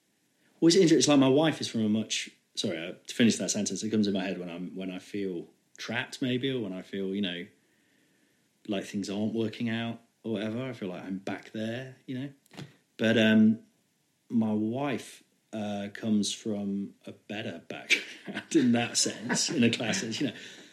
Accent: Nottingham, East Midlands, United Kingdom; But I was from Nottingham, I thought acting was, you know, we sort of spoke like this

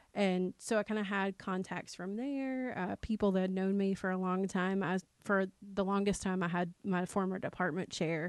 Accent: Tennessee, United States; I'm from Middle Tennessee. That's where my family is.

